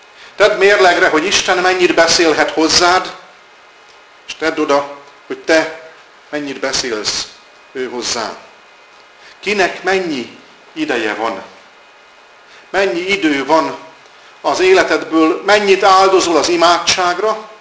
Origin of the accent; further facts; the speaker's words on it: Debrecen, Hajdú-Bihar, Hungary; Én homokkerti vagyok, Debrecen homokkerti részén nőttem föl.